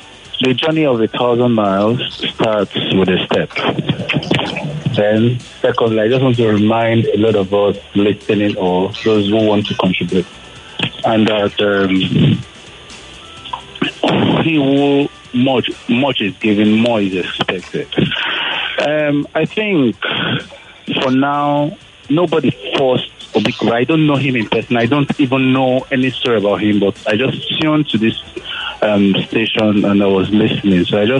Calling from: Delta, Nigeria; I'm calling from Delta State.

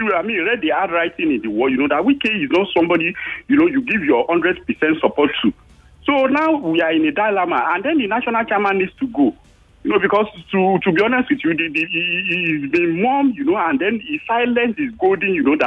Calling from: Ekwe, Imo, Nigeria; I'm calling from Ekwe.

